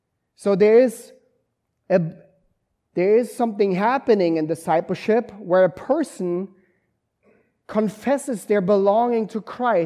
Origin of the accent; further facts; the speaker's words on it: Germany; That's kind of how I grew up in Germany.